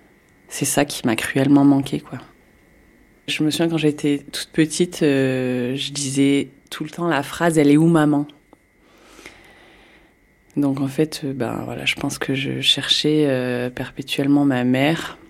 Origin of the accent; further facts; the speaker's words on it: Provence-Alpes-Côte d'Azur, France; je vis en Isère. J'ai 45 ans. J'ai grandi dans les Hautes-Alpes, dans un milieu montagnard.